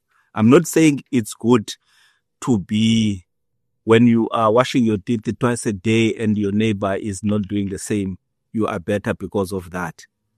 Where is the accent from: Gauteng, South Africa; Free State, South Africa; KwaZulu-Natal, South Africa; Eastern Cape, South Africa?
Eastern Cape, South Africa; King Williamstown; Originally, I'm from King Williamstown.